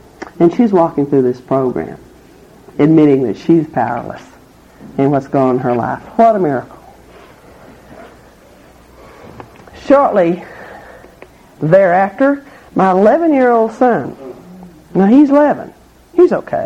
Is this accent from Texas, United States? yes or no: yes; Lubbock, Texas, United States; And I was over in Oklahoma, and I went back to Lubbock, my hometown, for a convention 5.5 years ago.